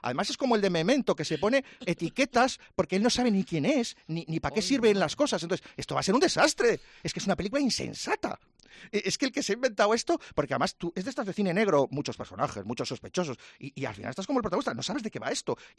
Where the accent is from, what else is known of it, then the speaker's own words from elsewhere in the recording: Cantabria, Spain; Que para eso somos buenos cántabros.